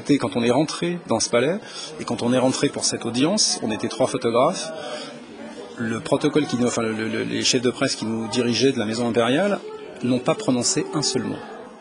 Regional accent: France; nous, en tant que Français

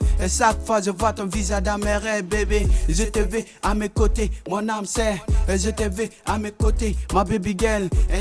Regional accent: Guinea; je viens de la Guinée-Conakry 224, toujours la fierté de la Guinée.

